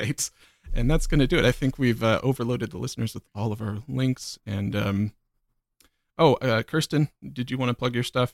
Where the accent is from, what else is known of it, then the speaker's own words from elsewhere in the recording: Norway; from Norway.